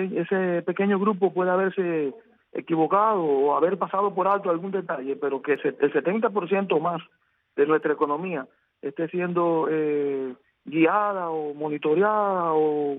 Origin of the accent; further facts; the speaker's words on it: Cuba; como cubano